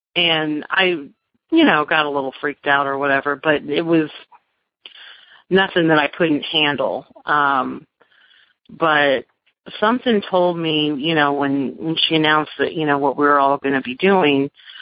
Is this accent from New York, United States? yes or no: no; Dixon, California, United States; born or raised there